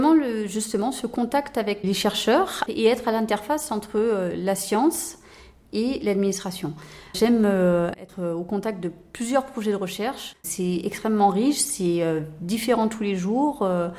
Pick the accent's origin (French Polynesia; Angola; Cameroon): French Polynesia; Alors, j'ai grandi en Polynésie française, donc je suis entourée de mers, d'océans, de lagons, voilà.